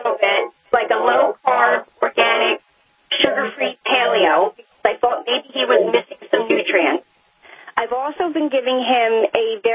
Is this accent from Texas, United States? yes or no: no; Tennessee, United States; I'm from Tennessee.